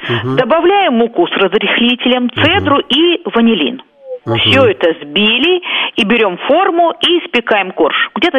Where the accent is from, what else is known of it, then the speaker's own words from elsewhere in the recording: Belarus; Но мы, белорусы, на свой манер готовим ягодный чизкейк.